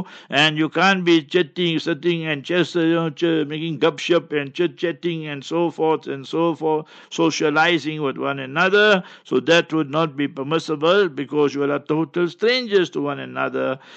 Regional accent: Heidelberg, Baden-Württemberg, Germany; English is a second language; I was a very, very young boy. And in my hometown, Heidelberg, there was a doctor

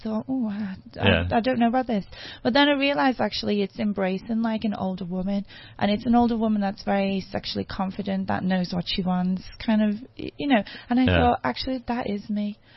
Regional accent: Liverpool, North West England, United Kingdom

